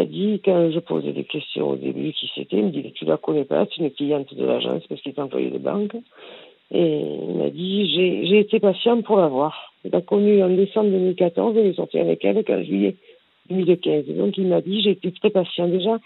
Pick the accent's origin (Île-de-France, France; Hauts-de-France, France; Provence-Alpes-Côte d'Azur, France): Provence-Alpes-Côte d'Azur, France; Marseille; Je suis marseillaise.